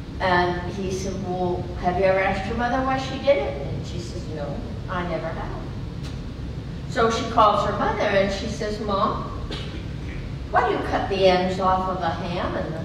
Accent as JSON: {"language": "English", "town": "Oakland", "region": "California", "country": "United States", "tie": "born or raised there", "said": "And you know, I grew up in Oakland."}